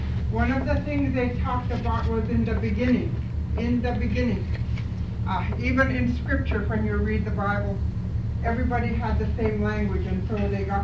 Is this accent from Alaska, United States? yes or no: yes; Kotzebue, Alaska, United States; Like some are from Selwick, some are from Notap, some from Kivalina, some from Shungnak, I'm from Kotzebue.